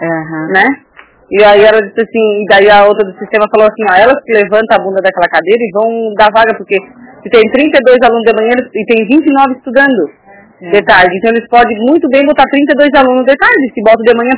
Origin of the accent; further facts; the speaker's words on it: Laguna, Santa Catarina, Brazil; now in Biguaçu, Brazil; eu vim de Laguna pra cá, sabe?